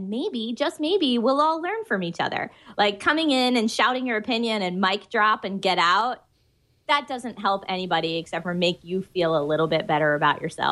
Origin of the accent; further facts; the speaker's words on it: East Coast, United States; now in Los Angeles, United States; When I moved to Los Angeles, I grew up on the East Coast, got my theater degree in classical theater, and then moved to the West Coast to pursue a traditional acting career.